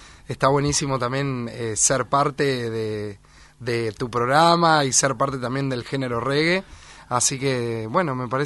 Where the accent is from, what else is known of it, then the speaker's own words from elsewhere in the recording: Olavarría, Buenos Aires Province, Argentina; born there; Bueno, mirá, nací en Olavarría en el año 90.